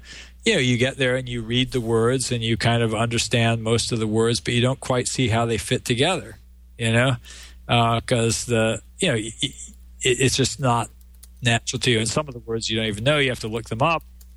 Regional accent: San Francisco, California, United States; growing up in San Francisco in the 60s and 70s.

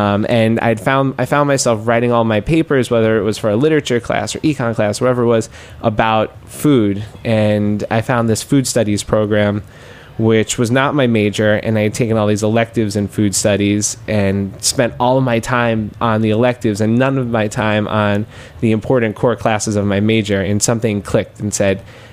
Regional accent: Queens, New York, United States; I grew up in Queens and then went to NYU. And when you grow up in Queens, you're, you know, you're part, at least where I came from in Queens, it feels very much like you're from Queens

